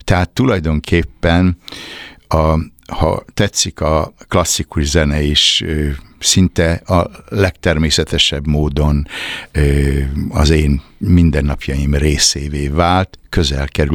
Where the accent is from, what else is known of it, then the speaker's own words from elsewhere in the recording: Ibrány, Szabolcs-Szatmár-Bereg, Hungary; én 1953-ban születtem egy Szabolcs-Szatmár megyei, akkor még falusi státuszban lévő településen. Ezt a települést úgy hívják, hogy Ibrány. Mára már várossá, kisvárossá fejlődött.